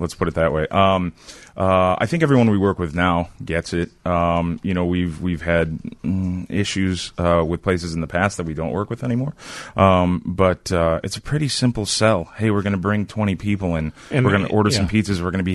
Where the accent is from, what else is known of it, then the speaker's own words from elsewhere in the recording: Chicago, Illinois, United States; I'm from Chicago, which means I'm nice and I don't care.